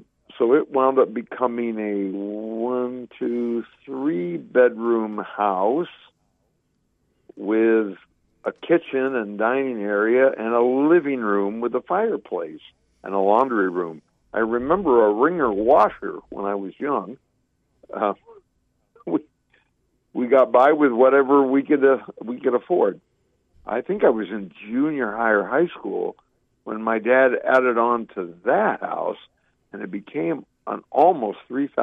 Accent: Santa Barbara, California, United States; I grew up in Santa Barbara, California, on acreage, back when kids played in the dirt and developed great immune systems.

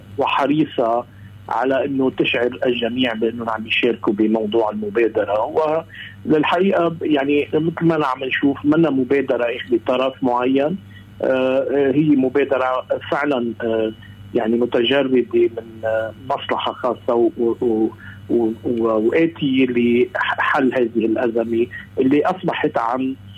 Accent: Lebanon; نحن كلبنانيين

